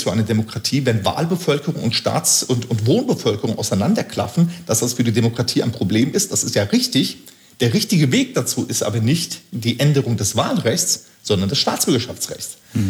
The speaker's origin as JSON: {"language": "German", "town": "Flörsheim am Main", "region": "Hesse", "country": "Germany", "tie": "born or raised there", "said": "ich habe dann sofort den deutschen Pass beantragt und habe in Flörsheim am Main, meine Heimatgemeinde, war ich dann der Erste, der nachträglich eingebürgert wurde."}